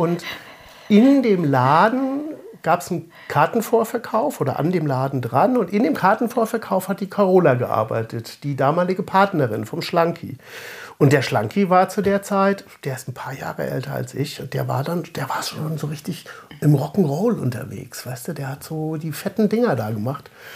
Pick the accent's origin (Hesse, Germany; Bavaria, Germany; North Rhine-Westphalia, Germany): Bavaria, Germany; dass ich zwar aus einer relativ kleinen Stadt komme. Ich bin im Süden von Nürnberg aufgewachsen und dann mit 16 sind wir so nach Nürnberg reingezogen.